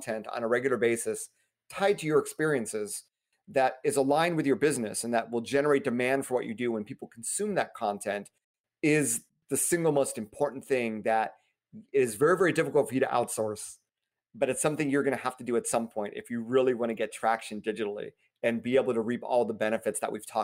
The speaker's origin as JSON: {"language": "English", "country": "United States", "tie": "born or raised there", "accent": "American", "said": "I am, you know, as you hear from my accent, I am American. born and raised here."}